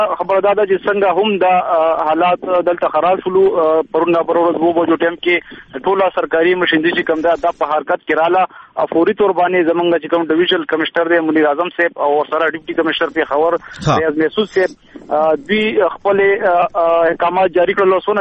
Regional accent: Peshawar, Khyber Pakhtunkhwa, Pakistan; نو په دې وخت کښې مونږ هم د پېښور یو ډېره لرې علاقه ده

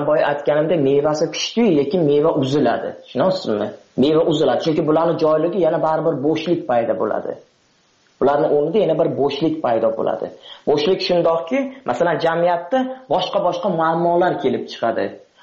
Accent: Tajikistan; now in Russia; men talabaman, Rossiyada o'qiyman, o'zim Tojikiston fuqarosiman, Tojikistondanman.

